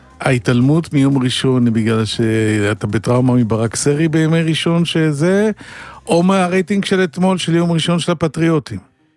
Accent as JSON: {"language": "Hebrew", "town": "Holon", "region": "Tel Aviv District", "country": "Israel", "tie": "born there", "said": "אני נולדתי בחולון."}